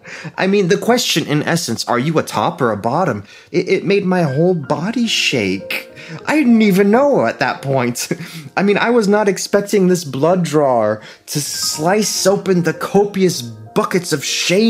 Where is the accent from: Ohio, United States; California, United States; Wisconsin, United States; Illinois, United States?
Ohio, United States; now in New York, United States; to New York from Ohio, so Midwest babies.